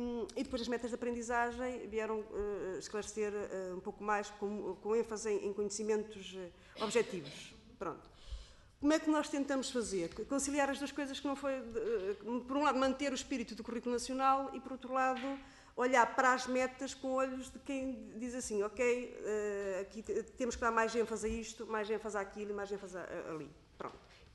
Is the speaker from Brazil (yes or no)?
no; Portugal; Nós somos portugueses.